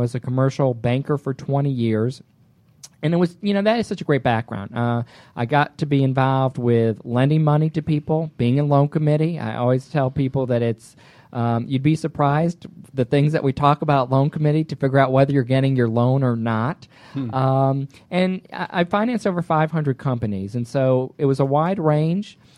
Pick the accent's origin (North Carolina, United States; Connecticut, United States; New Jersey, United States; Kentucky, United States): Connecticut, United States; West Hartford; moved away as an adult; also born or lived in Georgia; Well, I was born and raised in West Hartford, Connecticut. At the age of 18, I came down to Georgia. Went to school at the University of Georgia